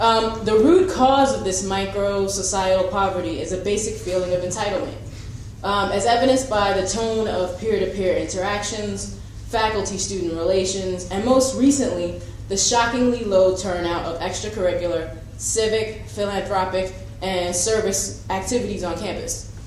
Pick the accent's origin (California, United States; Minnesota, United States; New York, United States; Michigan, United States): New York, United States; New York City; now in Vermont, United States; I'm a 3L. I'm from New York City, and I'm back in Vermont, which is another speech entirely.